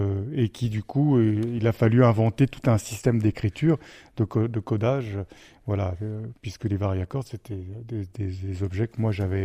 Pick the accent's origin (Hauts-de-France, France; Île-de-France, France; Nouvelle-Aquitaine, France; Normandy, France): Île-de-France, France; Paris; born there; j'avais 1 an et demi, et je suis né à Paris, moi. Donc, parce que mon père et ma mère se sont enfuis, parce qu'il y avait de telles pressions familiales qui se sont enfuis à Paris, et moi je suis né après, donc peu de temps après.